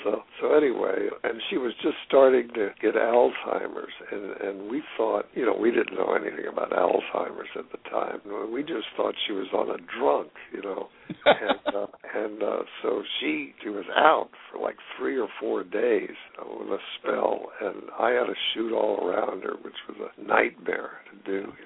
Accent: Florida, United States; they knew that I had worked, you know, underwater stuff and knew I was from Florida and all.

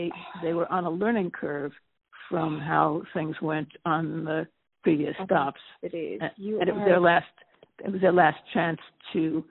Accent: New York City, New York, United States; Well, New York is big and loud, and I mean, I'm a New Yorker. It's my town.

